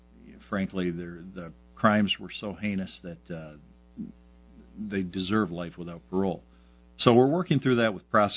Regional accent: Michigan, United States; So we can't comprehend the kind of problems they have in Detroit when we're from West Michigan.

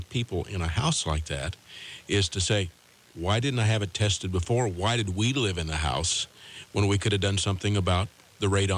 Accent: Midwest, United States; having moved here from other parts of the country, even though I grew up in the Midwest

